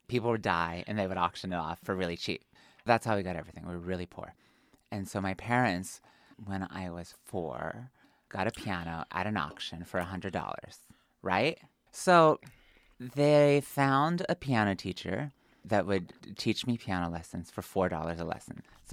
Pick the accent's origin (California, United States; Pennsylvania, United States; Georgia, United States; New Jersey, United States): Pennsylvania, United States; also born or lived in New York; I come from Pennsylvania. I was raised in an Amish village of 200 people. Half the town was Amish.